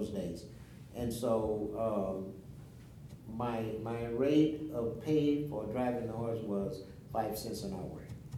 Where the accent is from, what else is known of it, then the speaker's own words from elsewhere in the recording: Timminsville, South Carolina, United States; I grew up here in the Timminsville area.